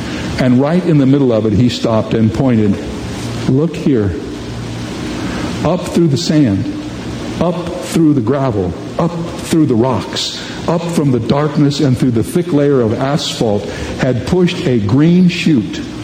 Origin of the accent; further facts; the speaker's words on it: Indiana, United States; I grew up in ministry in Indiana, not very far away from them, and they're wonderful folks.